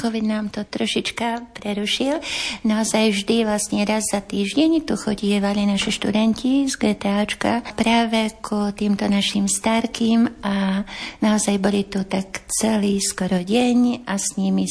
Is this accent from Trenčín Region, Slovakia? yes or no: no; Chlebnice, Žilina Region, Slovakia; Ja som od malého dievčatka vyrastala naozaj na takých krásnych poliach a lúkach u nás na Orave, v krásnej dedinke Chlebnice.